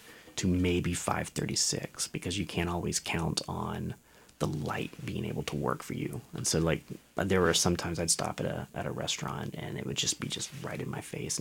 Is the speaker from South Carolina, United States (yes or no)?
yes; Aiken, South Carolina, United States; the only ones I particularly wanted one from my hometown of Aiken, South Carolina.